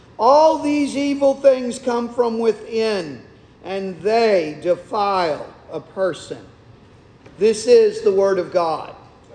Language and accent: English; Ireland; But anyway, I'm Irish. I blame it on that.